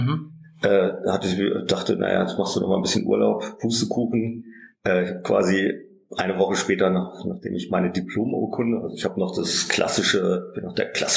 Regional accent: Holzminden, Lower Saxony, Germany; born there; Ich bin 1969 geboren in Holzminden. Das ist in der Nähe von Hannover, also tiefstes, mittendrin Niedersachsen. Viele sagen dann, wo kommst du denn eigentlich her? Du sprichst ja irgendwie Hochdeutsch.

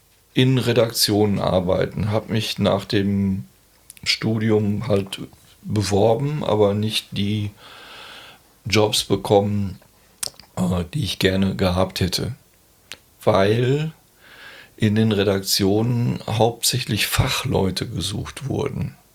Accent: Bochum, North Rhine-Westphalia, Germany; Ich stamme aus Bochum

